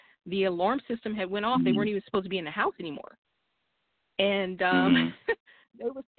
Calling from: Missouri, United States; calling from Missouri.

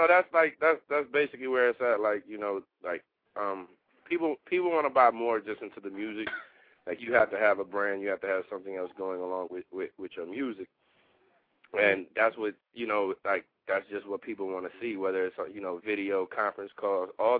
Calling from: Cleveland, Ohio, United States; I'm calling from the top. The North, Cleveland, Ohio.

